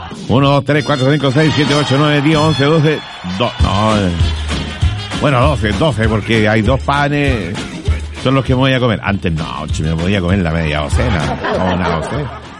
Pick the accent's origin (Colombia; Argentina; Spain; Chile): Chile; No, soy chileno y pa' qué.